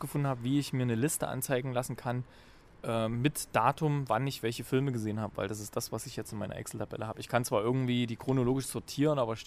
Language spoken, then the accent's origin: German; Thuringia, Germany; Und ich komme ja aus Thüringen und ich denke mal, bei mir hört man es vielleicht so ein bisschen